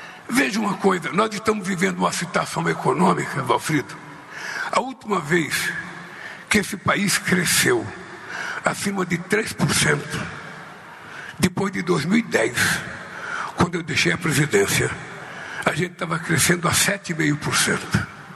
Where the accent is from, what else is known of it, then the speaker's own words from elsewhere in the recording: Minas Gerais, Brazil; eu sou mineiro do Vale do Jequitinhonha. Eu sou mineiro do Vale do Mucuri. Eu sou mineiro do Vale do Aço. Eu sou mineiro do Vale do Rio Doce. Eu sou mineiro do Vale de Minas. Eu sou mineiro do Triângulo Mineiro